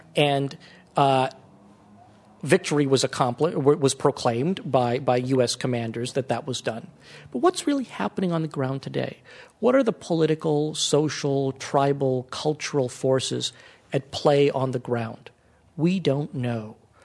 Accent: United States; I, as an American journalist, I would announce myself as a correspondent from the Washington Post as an American

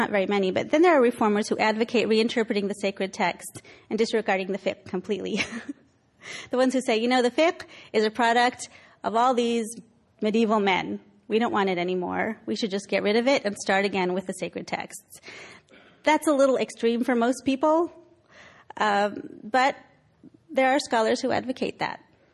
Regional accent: California, United States; certainly grew up, you know, in Southern California feeling no conflict between being Muslim and being American.

